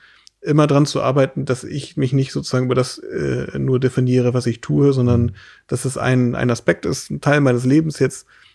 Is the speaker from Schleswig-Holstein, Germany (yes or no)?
yes; Schleswig-Holstein, Germany; wir leben jetzt hier in unserer lauenburgischen Heimat bei Hamburg, wo ich herkomme